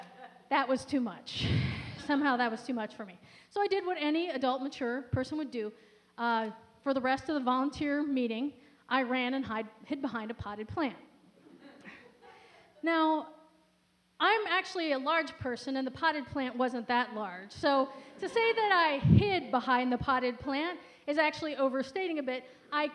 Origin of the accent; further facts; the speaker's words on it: Chicago, Illinois, United States; born there; I was born in Chicago, and so I went to Cook County to get it, replaced.